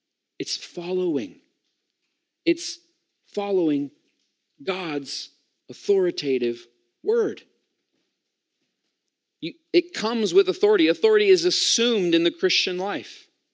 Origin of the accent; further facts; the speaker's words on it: United States; now in England, United Kingdom; Now, I know I'm an American in England, so I need to tread lightly here.